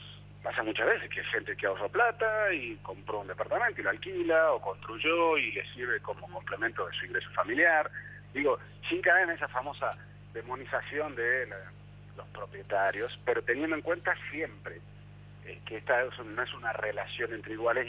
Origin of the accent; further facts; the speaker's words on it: Salta, Argentina; aquí en Salta, yo soy de Salta, para alquilar te basta con un recibo de sueldo o el monotributo y un fiador